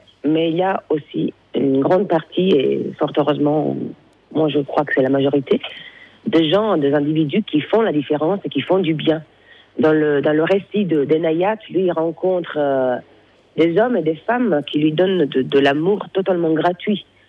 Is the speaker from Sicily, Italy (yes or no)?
no; Turin, Piedmont, Italy; Disons que moi, je suis originaire de Turin.